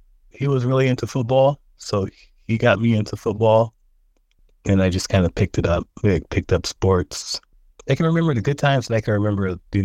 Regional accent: Oakland, California, United States; born there; I was born in Oakland, California, 1981, August 15th.

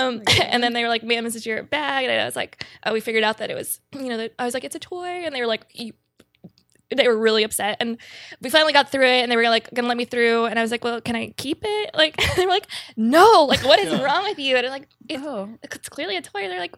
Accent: the South, United States; I'm from the South. Got a lot of Southern weddings.

